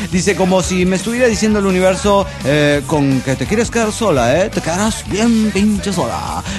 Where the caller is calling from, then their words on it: Camuy, Puerto Rico; de Camuy, Puerto Rico.